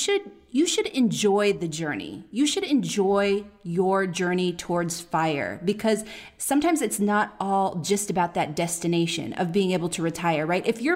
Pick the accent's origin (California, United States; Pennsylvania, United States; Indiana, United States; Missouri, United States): California, United States; Oakland; We're from Oakland, like I said